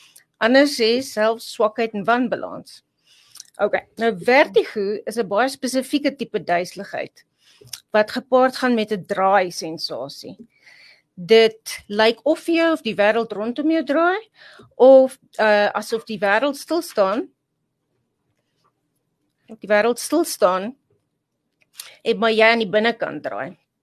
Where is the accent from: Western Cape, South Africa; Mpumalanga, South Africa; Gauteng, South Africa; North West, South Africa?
Mpumalanga, South Africa; Secunda; ek het in Sekunda groot geword